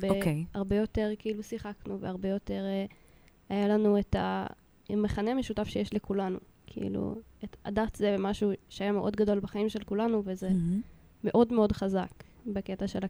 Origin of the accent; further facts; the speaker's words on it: Jerusalem, Jerusalem District, Israel; אני גדלתי בירושלים בשכונת בית וגן. התחנכתי במוסדות חרדיים של בית יעקב.